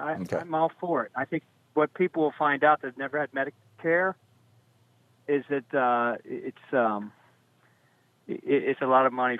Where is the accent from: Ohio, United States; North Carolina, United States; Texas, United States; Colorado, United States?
Ohio, United States; Youngstown; I grew up in Youngstown, Ohio. I know all about labor.